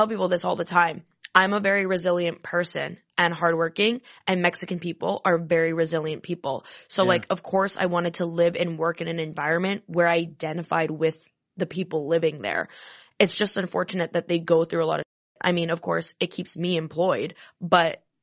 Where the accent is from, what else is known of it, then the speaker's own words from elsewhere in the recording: Canada; And I'm like, it's because I'm Canadian.